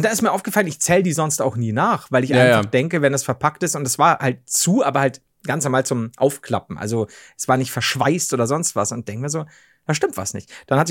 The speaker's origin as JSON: {"language": "German", "region": "Bavaria", "country": "Germany", "said": "Im Woolworth. Ja, bei uns in Bayern war's Woolworth."}